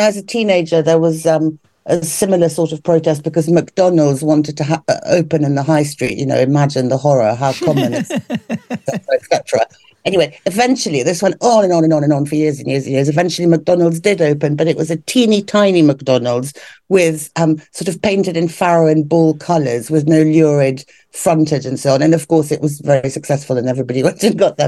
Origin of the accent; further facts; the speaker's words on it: Hampstead, London, United Kingdom; I grew up in Hampstead. It's very charming and very lovely. It was a lot more bohemian and nicer then than it is now, when it's full of actors and celebrities.